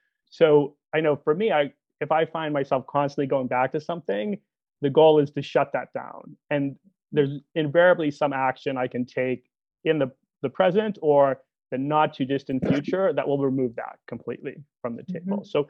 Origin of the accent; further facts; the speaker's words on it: New England, United States; I grew up in New England, right, on a beach.